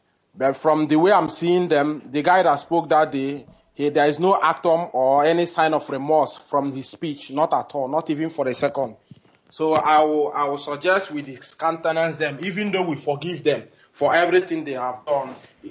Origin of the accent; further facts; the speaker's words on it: Okpala, Imo, Nigeria; now in Abuja, Nigeria; director. I am from Okpala, Ezeama, Imo State.